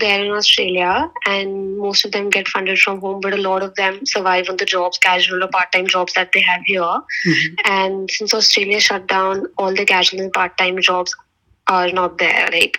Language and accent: English; New Delhi, Delhi, India; English is a second language; I come from New Delhi, touch wood. I come from a very good background.